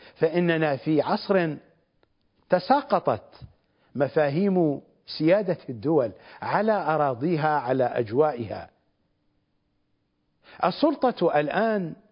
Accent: Iraq; مثلما دخل الأكراد عندنا في العراق في التطبيع منذ زمان بعيد.

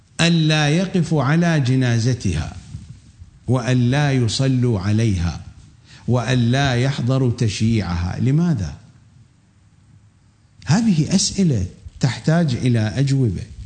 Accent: Iraq; accent: Iraqi; كما نقول في لهجتنا العراقية المعاصرة، أم ورقة شي دافعة كم ورقة؟

